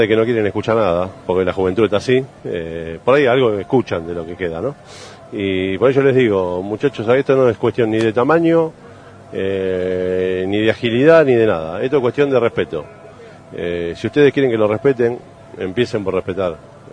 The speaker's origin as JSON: {"language": "Spanish", "region": "Buenos Aires", "country": "Argentina", "said": "yo soy de Capital"}